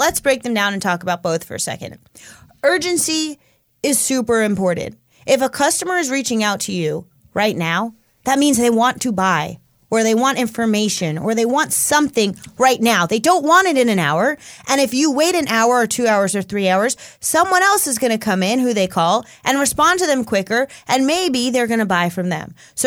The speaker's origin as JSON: {"language": "English", "region": "New York", "country": "United States", "tie": "born or raised there", "said": "for me, it's like a virtue of growing up in New York."}